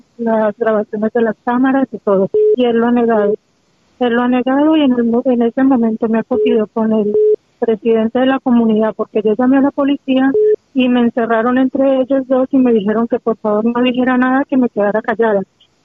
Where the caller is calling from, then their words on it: Madrid, Community of Madrid, Spain; de Madrid.